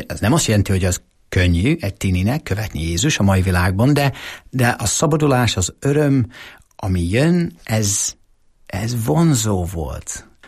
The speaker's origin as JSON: {"language": "Hungarian", "town": "Warrington", "region": "North West England", "country": "United Kingdom", "tie": "born or raised there", "second_language": "Hungarian", "lives_now": "Hungary"}